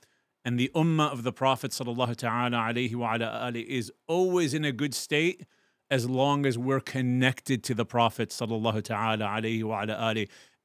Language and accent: English; West Bank, Palestine; my family is Palestinian. We come from the West Bank originally